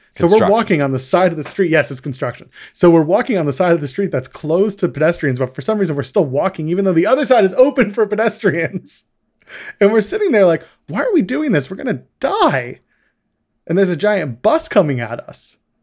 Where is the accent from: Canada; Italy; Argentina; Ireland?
Canada; For those who don't know, I am Canadian.